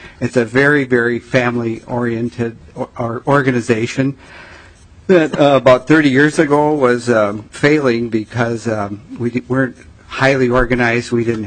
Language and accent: English; St. Paul, Minnesota, United States; I'm from St. Paul